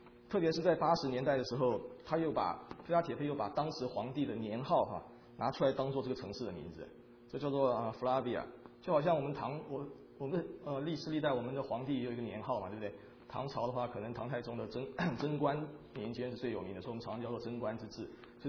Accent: Taiwan; 我记得我小时候在台湾的时候也是随时地震的，

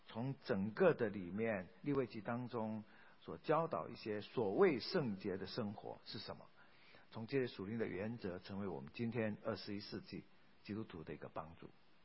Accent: China

